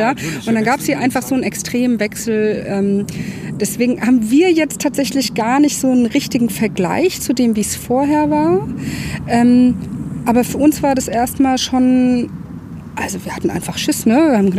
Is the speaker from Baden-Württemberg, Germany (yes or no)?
no; Frankfurt, Hesse, Germany; Ich komme eigentlich aus Frankfurt, habe an der Ostsee gelebt zu der Zeit